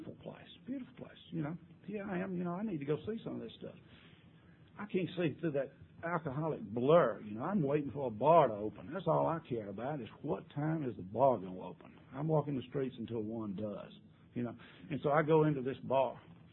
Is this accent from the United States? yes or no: yes; Georgia, United States; I said, well, I'm from Georgia. And God, they just howled, you know. They never had heard anybody talk regular like we talk.